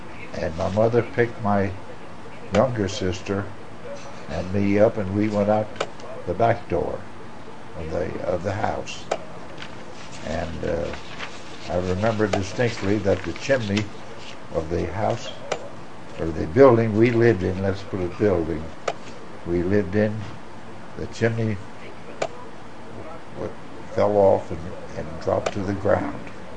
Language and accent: English; Portland, Oregon, United States; also born or lived in Lancaster County, Pennsylvania; My early schooling was started in Portland, Oregon. That's where I started school.